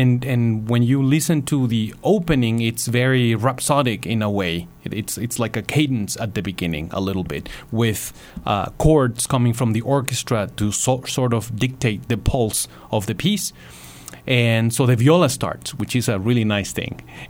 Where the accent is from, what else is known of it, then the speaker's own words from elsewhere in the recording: Coahuila, Mexico; I'll be playing this as soloist with my hometown orchestra … on Friday, May 25th.